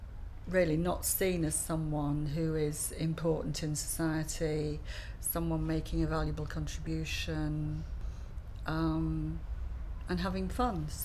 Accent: Bradford, Yorkshire and the Humber, United Kingdom; I'm 63 years old, and I'm from Bradford in West Yorkshire.

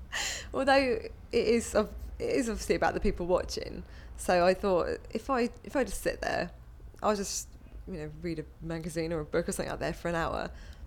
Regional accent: Portsmouth, South East England, United Kingdom; My date of birth is 4th of June 1985 and I'm from Portsmouth on the South Coast.

